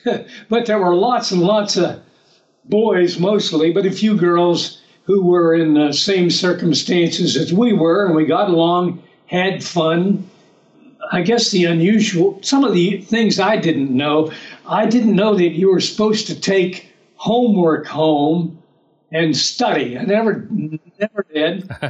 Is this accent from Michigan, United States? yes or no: no; New Brighton, Pennsylvania, United States; also born or lived in New Kensington; I was born in a town called New Kensington, Pennsylvania, and I grew up mostly in a town called New Brighton, Pennsylvania, which is 30 miles north of Pittsburgh. And I spent my first 18 years of life there, and I've been on the road ever since.